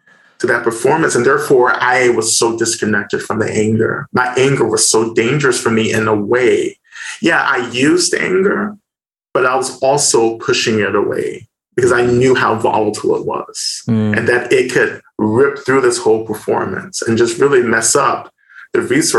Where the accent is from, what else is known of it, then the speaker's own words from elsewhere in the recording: the South, United States; moved away as an adult; now in Boston, United States; Because where I came from, like, I came from the South to Boston in my early 20s, like, no one meditated.